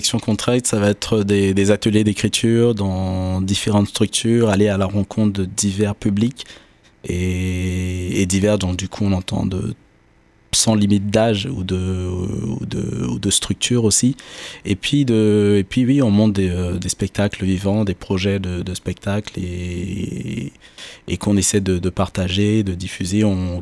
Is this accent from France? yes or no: no; Cameroon; je suis né au Cameroun, j'ai grandi au Cameroun, et j'ai une double culture, entre une double nationalité plus entre le Cameroun et Haïti.